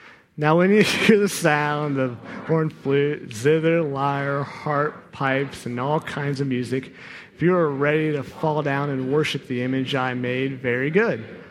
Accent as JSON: {"language": "English", "region": "Ohio", "country": "United States", "said": "I'm from Ohio, so this whole Derby thing is very new to me"}